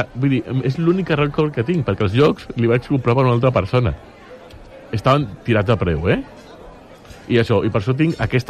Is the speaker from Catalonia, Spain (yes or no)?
no; Valencian Community, Spain; No, som valencians.